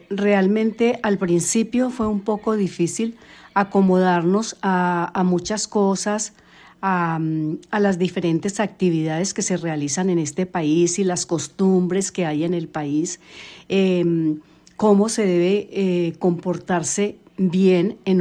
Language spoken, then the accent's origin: Spanish; Cali, Valle del Cauca, Colombia; moved away as an adult; now in United States; Bueno, soy de Cali, Colombia. Mi infancia fue bonita. Me crié con mis abuelos.